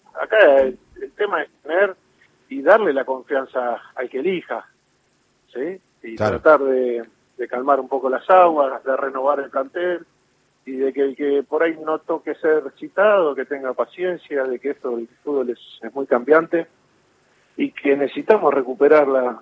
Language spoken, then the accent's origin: Spanish; Argentina; como hincha y como futbolero que somos los argentinos